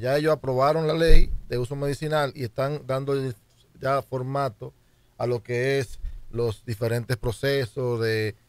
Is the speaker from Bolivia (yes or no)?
no; Dominican Republic; Pero compararnos con un país como Colombia, como Puerto Rico, que está al lado de nosotros